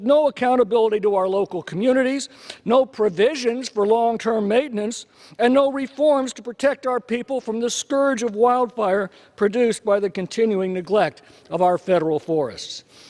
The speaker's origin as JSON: {"language": "English", "region": "California", "country": "United States", "tie": "born or raised there", "said": "it owns 46% of my home state of California and 93% of Alpine County in my district."}